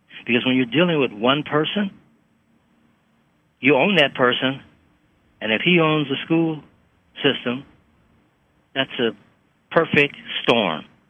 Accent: Buffalo, New York, United States; That happened in my hometown, and I almost don't remember my hometown. I've been gone so long

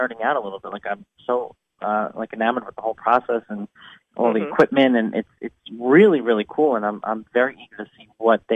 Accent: New York, United States; I'm not in my home state of New York. I'm traveling.

